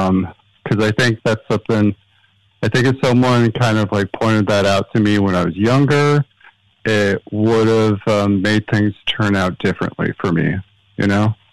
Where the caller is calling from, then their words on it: Los Angeles, California, United States; I'm calling from Los Angeles.